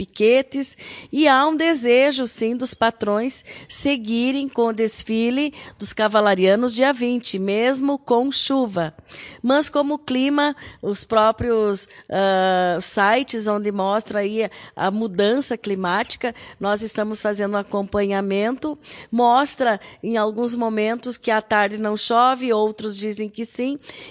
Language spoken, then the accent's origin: Portuguese; Rio Grande do Sul, Brazil; tendo essa possibilidade de um dia só como todos nós somos gaúchos